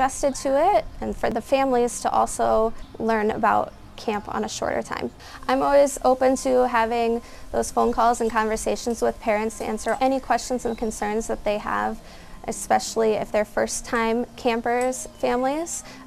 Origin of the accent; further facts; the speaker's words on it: Manchester, Iowa, United States; I grew up in the Manchester area, so I kind of was always familiar with camp growing up.